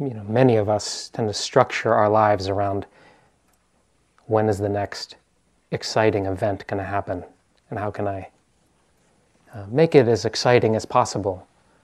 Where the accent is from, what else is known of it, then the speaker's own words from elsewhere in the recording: East Coast, United States; now in Oakland, United States; I'm from the East Coast.